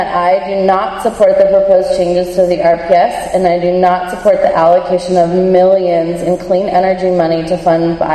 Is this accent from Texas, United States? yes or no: yes; Texas, United States; now in Springfield, United States; This wasn't on my testimony, but I'm from Texas, and Massachusetts, y'all trying to do some Texas-style environmental stuff, and it's not cool.